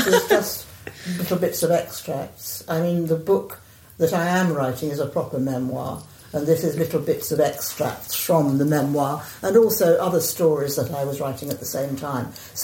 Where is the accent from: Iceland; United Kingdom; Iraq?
United Kingdom; Sheffield, Yorkshire and the Humber; I was born in Sheffield, but we were almost immediately evacuated because of the war, and it was very heavily bombed. So we moved out to a small town in South Yorkshire and moved back up after the war.